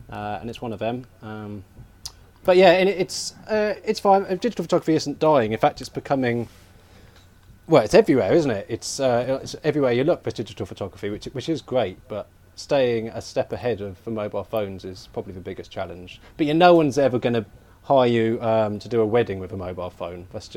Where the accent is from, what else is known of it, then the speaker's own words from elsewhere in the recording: Cambridge, East of England, United Kingdom; So I was raised in Cambridge